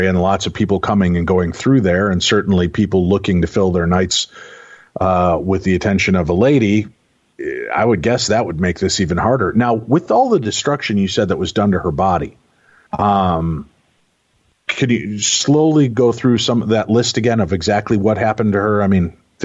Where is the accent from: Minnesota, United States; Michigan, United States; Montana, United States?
Minnesota, United States; Brevard, I'm sorry. I'm Minnesotan, mm-hmm, it's right. Brevard to us, but okay, Brevard County.